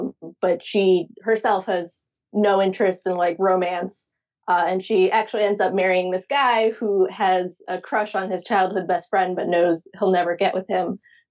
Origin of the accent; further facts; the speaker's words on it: Franklin, Massachusetts, United States; Like I grew up in Franklin, Massachusetts, which I always say, you know, home of the nation's first public library.